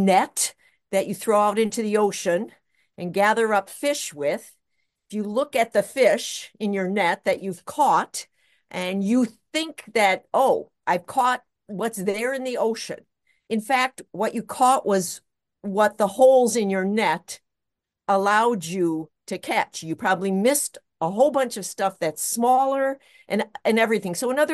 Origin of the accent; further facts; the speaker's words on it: Minneapolis, Minnesota, United States; now in Duluth, United States; I'm from Minnesota, originally from Minneapolis, but I ended up back here.